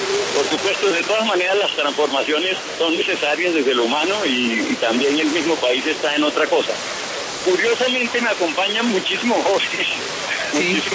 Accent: Santa Marta, Magdalena, Colombia; born there; also born or lived in Bogotá; es un bogotano por adopción porque nací en Santa Marta.

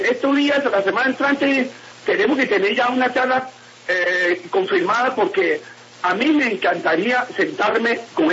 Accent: China; Spanish is a second language; moved away; como yo vine de China originalmente

